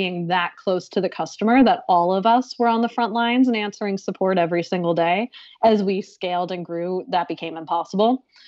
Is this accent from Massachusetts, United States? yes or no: yes; Boston, Massachusetts, United States; now in New York City, United States; I live in New York City now, but I'm from the Boston area. And I love driving back around Boston and just seeing towns I'd never seen before, neighborhoods I didn't even know existed.